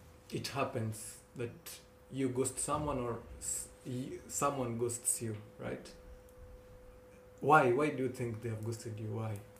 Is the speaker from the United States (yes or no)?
no; Kenya; personally, I'm not from Tanzania. I'm from Kenya.